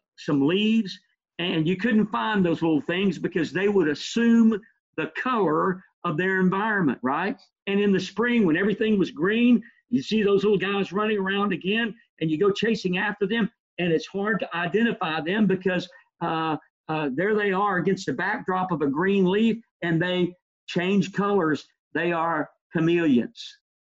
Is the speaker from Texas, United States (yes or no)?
yes; Texas, United States; When I was growing up in Northeast Texas